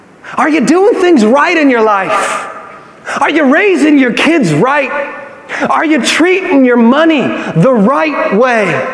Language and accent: English; Yucaipa, California, United States; I grew up in Yucaipa. Yucaipa's the country. Well, it's not the country anymore.